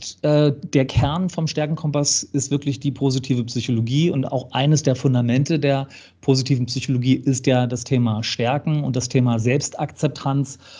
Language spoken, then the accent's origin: German; Hamburg, Germany; gebürtiger Hamburger, habe hier quasi meine komplette Berufs- und Ausbildungszeit in Hamburg verbracht